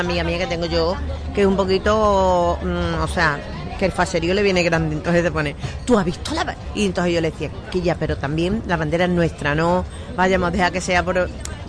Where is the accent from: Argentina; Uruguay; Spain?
Spain; y yo soy española y defiendo mi bandera